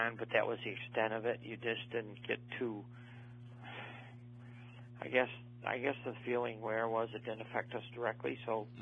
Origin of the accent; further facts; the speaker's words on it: Buffalo, New York, United States; born there; I was born in Buffalo, New York. I was born on February 7, 1948, about 6 p.m. in the evening.